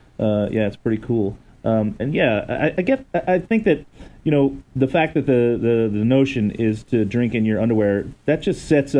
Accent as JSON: {"language": "English", "region": "Florida", "country": "United States", "tie": "born or raised there", "said": "I grew up in Florida. This is like such a beachable drink."}